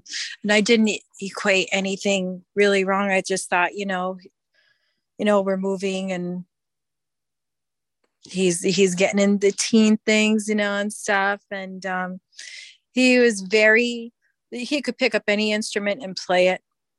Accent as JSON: {"language": "English", "region": "Connecticut", "country": "United States", "lives_now": "Minnesota, United States", "said": "And then we moved here to Minnesota and he really missed Connecticut. You know, we're from Connecticut originally."}